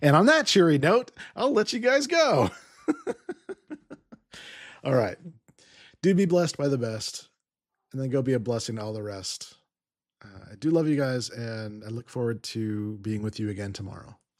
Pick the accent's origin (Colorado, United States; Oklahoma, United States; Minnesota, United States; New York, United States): Colorado, United States; What is going on in my home state, or my former home state that I've disowned at this point, of Colorado